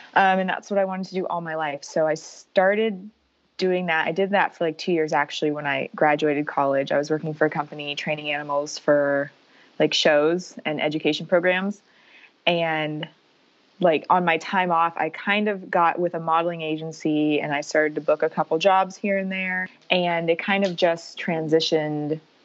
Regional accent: Sarasota, Florida, United States; now in Los Angeles, United States; So right now I live in LA, in Hollywood, and I grew up in Sarasota, Florida, and went to school in Florida State.

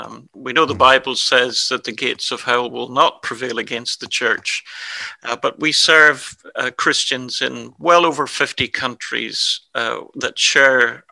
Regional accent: Ireland; I'm an Irishman, married to Christine, who is Scottish, and we have an English son. I've been a follower of Jesus for over 50 years.

